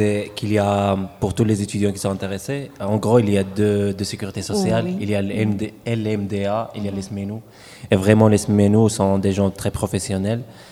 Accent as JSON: {"language": "French", "country": "Morocco", "said": "Chez nous, au Maroc"}